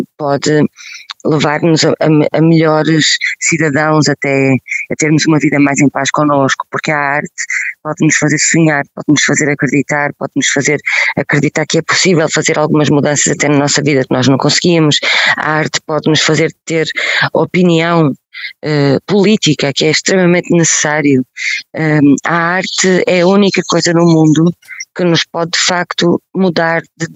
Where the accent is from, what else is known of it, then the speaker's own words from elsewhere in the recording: Barcelos, Braga, Portugal; eu juntei dinheiro, porque eu queria fugir de Barcelos, queria vir de comboio a Lisboa